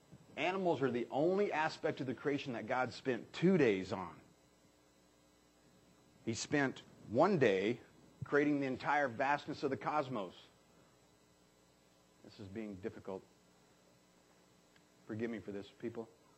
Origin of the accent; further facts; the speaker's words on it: New Mexico, United States; Even when I was a young kid, growing up in New Mexico, I would catch almost anything that moved.